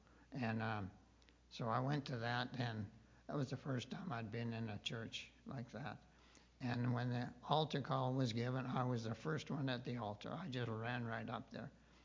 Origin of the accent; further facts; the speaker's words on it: Calgary, Alberta, Canada; I grew up in Calgary in a non-Christian home, and my dad delivered bread for Palace Bakery.